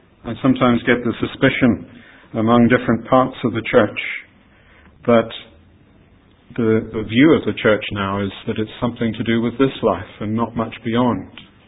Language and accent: English; Australia; accent: Australian; I get asked occasionally where my accent comes from. And if I say Australia, then you'll say, oh, that doesn't quite sound like that. And then I say, well, I've been here and I've been there, and it's all mixed in together.